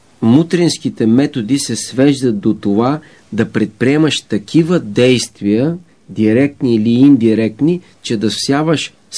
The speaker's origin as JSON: {"language": "Bulgarian", "town": "Sandanski", "region": "Blagoevgrad Province", "country": "Bulgaria", "tie": "born or raised there", "said": "по главната улица на Сандански, Цветан Цветанов и Флоров забелязват чрез свои активисти в моя роден град магазина на моя братовчет."}